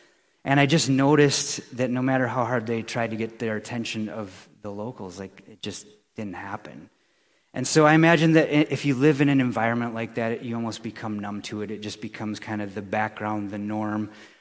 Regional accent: Wisconsin, United States; And I grew up in Wisconsin

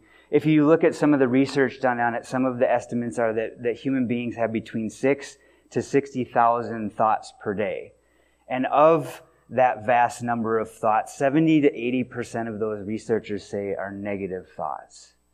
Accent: Wisconsin, United States; I grew up in Wisconsin, and it was a late summer day, nice, warm, beautiful out

